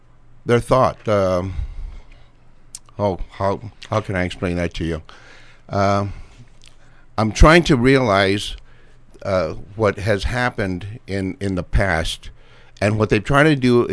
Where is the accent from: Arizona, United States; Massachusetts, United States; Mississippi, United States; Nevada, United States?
Arizona, United States; Tucson; I was born and raised here in Tucson.